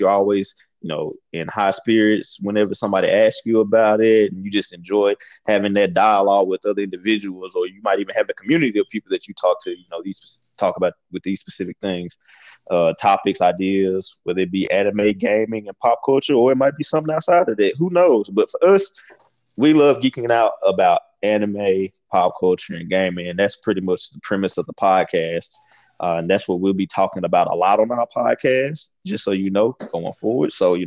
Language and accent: English; Tupelo, Mississippi, United States; now in Florida, United States; just a guy from Tupelo, Mississippi, as he mentioned, born and raised in Mississippi.